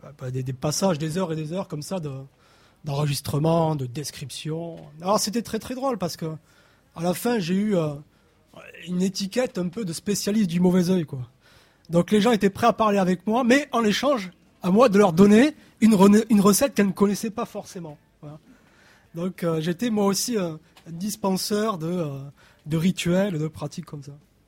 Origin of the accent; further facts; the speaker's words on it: Montauban, Occitanie, France; je n'habitais pas, je ne suis pas originaire de ces quartiers, moi je suis de Montauban, 50 km